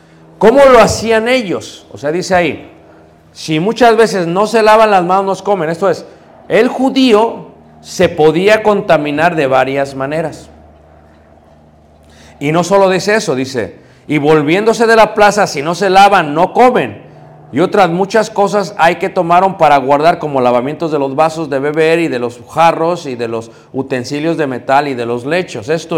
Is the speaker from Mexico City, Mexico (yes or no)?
no; Yucatán, Mexico; No la hacemos como yucatecos.